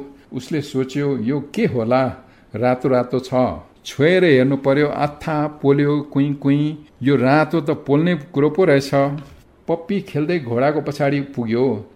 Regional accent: Olangchung Gola, Koshi Province, Nepal; also born or lived in Taplejung; मेरो सम्पूर्ण बाल्यकाल म बिताउँदा मेरो आफ्नो गाउँ ताप्लेजुङको पनि विकट ओलाङचुङ गोलामा, जहाँ हामी कहाँ स्कुल नै थिएन है

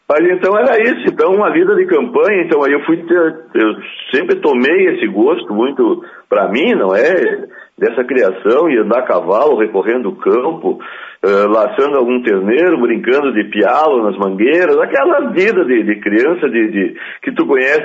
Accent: Bom Jesus, Rio Grande do Sul, Brazil; Eu mesmo que fui criado em Bonaci, criado em Bom Jesus, terra querida, sou serrano. Sim, senhor, como diz a música lá … gravou. Mas então, eu nasci no segundo distrito de Bom Jesus, no local denominado Governador.

